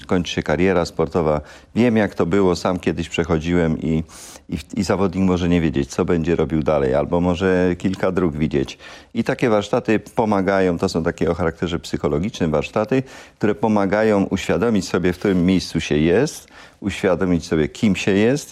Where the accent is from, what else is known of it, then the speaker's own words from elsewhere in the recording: Wisła, Silesian Voivodeship, Poland; Natomiast ja sam wychowywałem się w Wiśle i wtedy pamiętam zimy, jakie wtedy były.